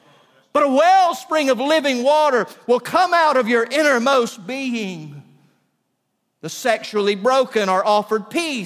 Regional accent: Valdosta, Georgia, United States; also born or lived in Sylvester; I was raised in Valdosta, and it is alternatively known as Wintersville, USA, and the Azalea City. We live not far from the blueberry capital of the world. For a few years, I lived in Sylvester, Georgia

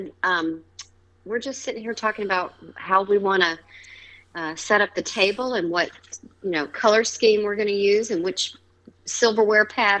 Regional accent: Hilton Head, South Carolina, United States; my brother and I were raised in Hilton Head. So that's his home.

